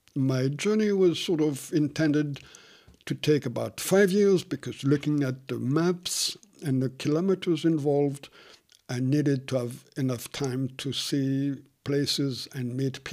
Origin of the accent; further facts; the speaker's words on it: Madagascar; I feel I was lucky to be born on the island of Madagascar. Why? Because it's a different country from my citizenship. Both of my parents were Swiss. So I grew up in a different land in basically Africa, even though Madagascar is an island.